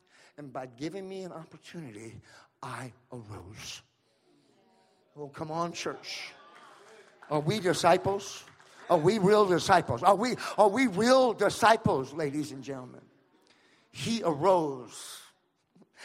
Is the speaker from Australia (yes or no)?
no; California, United States; moved away; also born or lived in Maui, United States; from my hometown in Central California.